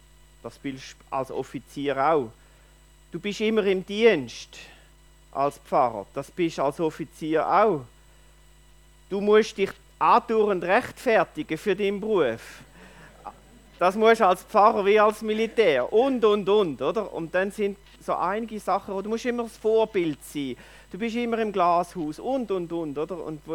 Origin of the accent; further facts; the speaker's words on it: Bad Säckingen, Baden-Württemberg, Germany; Ich stamme aus Bad Säckingen, erinnert dem Rhein, bin gut kirchlich-christlich gross geworden in einer liberalen Stadtgemeinde, wobei meine Eltern sehr kirchlich gewesen sind.